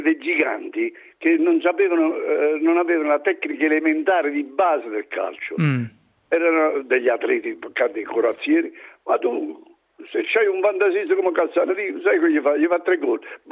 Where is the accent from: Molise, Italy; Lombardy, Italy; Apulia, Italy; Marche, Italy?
Molise, Italy; Larino; Larino, che è il mio paese.